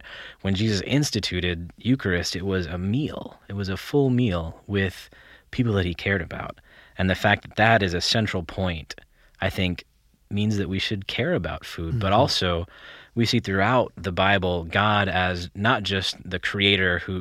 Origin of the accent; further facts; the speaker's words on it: Wyoming, United States; I grew up in Wyoming, which is kind of like how everybody imagines that it is. It was a small town